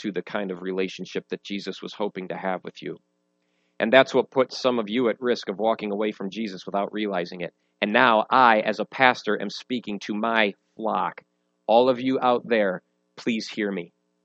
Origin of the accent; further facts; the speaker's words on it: Midwest, United States; I'm a Midwesterner. I'm a rather independent guy.